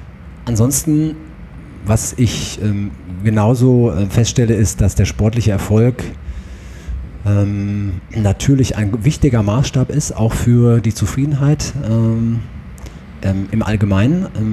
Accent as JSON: {"language": "German", "region": "Rhineland", "country": "Germany", "said": "Wir kommen ja aus dem Rheinland."}